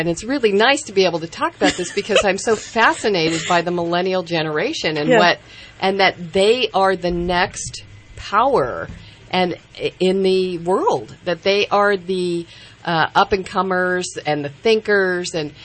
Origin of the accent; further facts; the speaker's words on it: Pleasanton, California, United States; Well, when you think about it, in the Bay Area, now I grew up in Pleasanton, Livermore area.